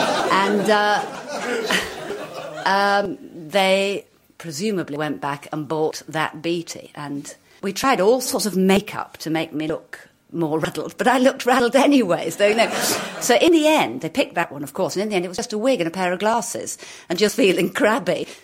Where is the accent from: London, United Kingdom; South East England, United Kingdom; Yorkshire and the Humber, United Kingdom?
Yorkshire and the Humber, United Kingdom; Hull; And growing up in Hull, such a fun place.